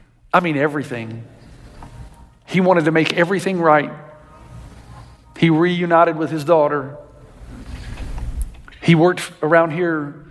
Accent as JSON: {"language": "English", "country": "United States", "said": "It's the 4th of July. I'm an American. Where's my hamburger?"}